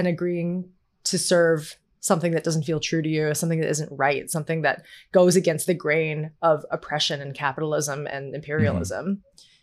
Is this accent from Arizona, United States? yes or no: yes; Arizona, United States; when I was growing up in Arizona, one of the only Asian kids, a primarily all white high school and community